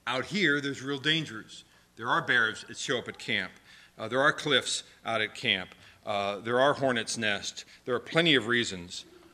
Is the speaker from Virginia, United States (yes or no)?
yes; Virginia, United States; We were on the Appalachian Trail. I grew up in Virginia.